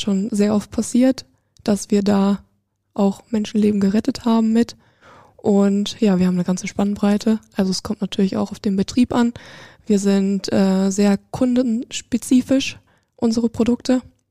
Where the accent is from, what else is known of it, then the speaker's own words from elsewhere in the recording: Brilon, North Rhine-Westphalia, Germany; Ich komme hier aus Brilon und dachte mir, ja, vielleicht soll es dann irgendwas Naheres sein.